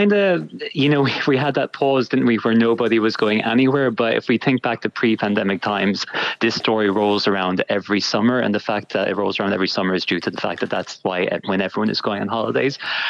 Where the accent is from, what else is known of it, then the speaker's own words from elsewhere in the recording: Galway, Connacht, Ireland; I'm from Galway myself. I think that's really vibrant culturally.